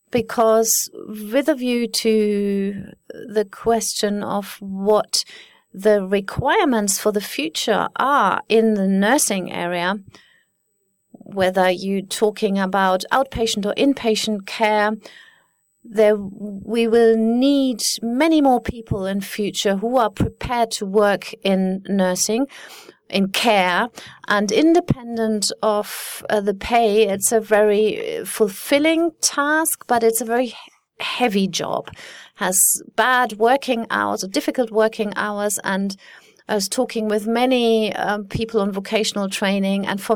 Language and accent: English; Saarland, Germany; and I come from the German-French border, from the Saarland, so I can't be suspected of not being a Francophile.